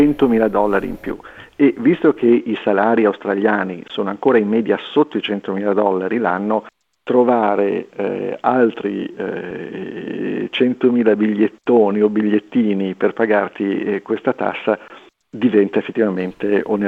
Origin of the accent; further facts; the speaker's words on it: Liguria, Italy; e da ligure, dove